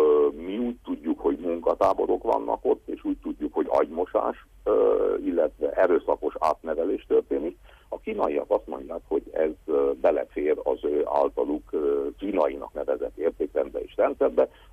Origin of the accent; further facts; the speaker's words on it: Székely Land, Romania; közvetlenül befolyásolja ez a mi életünket Erdélyben is, otthon, a Székelyföldön